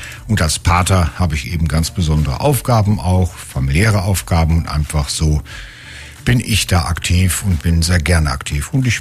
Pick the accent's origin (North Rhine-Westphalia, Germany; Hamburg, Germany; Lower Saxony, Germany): Lower Saxony, Germany; Emsbüren; Ich komme ja aus Norddeutschland, aus dem Emsland, aus Emsbüren. Und da war die Welt noch in Ordnung, katholisch und so weiter und so fort. Und da war man Ministrant.